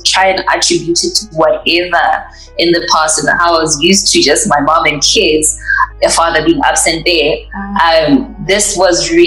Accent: Soweto, Gauteng, South Africa; I grew up in Soweto, Mofolo Village, in those three-roomed apartheid houses where you'd find a family of 11 or 15 living in one house. I'm the third child of seven.

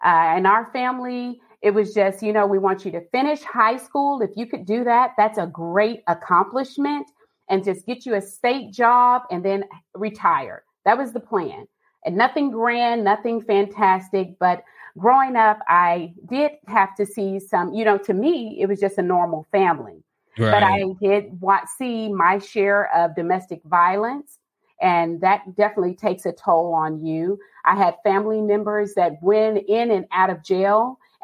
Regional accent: Austin, Texas, United States; Austin, Texas, the city where they say keep Austin weird. I am the youngest of six kids.

